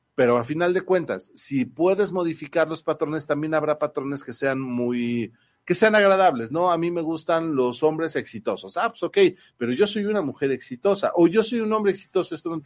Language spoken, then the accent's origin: Spanish; Mexico; Nosotros como varones mexicanos